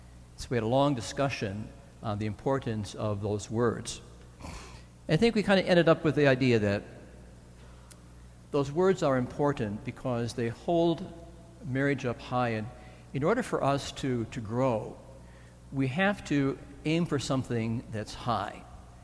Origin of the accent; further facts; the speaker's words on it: Ionia, Michigan, United States; Of course, I grew up in Ionia, and my mother's brother was a country western singer.